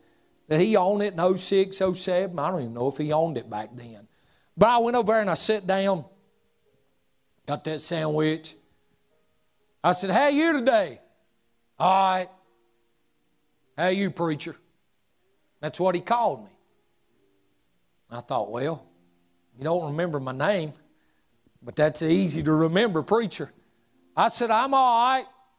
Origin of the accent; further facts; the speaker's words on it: North Carolina, United States; I said, "Well, I just moved here." I said, "I grew up in Yakin County."